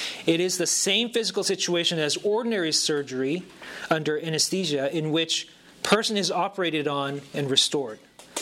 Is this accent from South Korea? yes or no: yes; South Korea; English is a second language; But I'm from the East. I'm from Korea specifically, South Korea. South of the South, Southeast, where we have our own drawl, apparently. So when I talk in Korean, I apparently sound really hick.